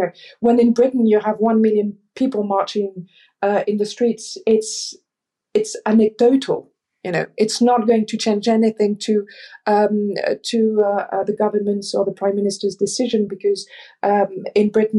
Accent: Paris, Île-de-France, France; moved away as an adult; when I arrived as a student in the late 90s, and people were, British friends would say, where do you come from? And I say, Paris, where else?

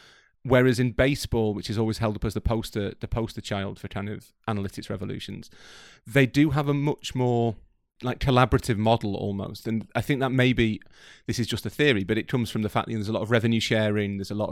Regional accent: Yorkshire and the Humber, United Kingdom; No, I'm from Yorkshire, so that wouldn't appeal to the vast majority of listeners, unfortunately.

